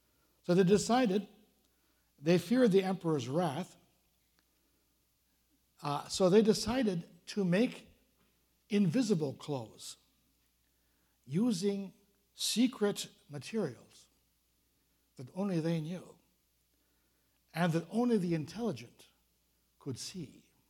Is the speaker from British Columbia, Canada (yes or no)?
yes; Vancouver, British Columbia, Canada; I remember growing up in Vancouver, September, when September rolls around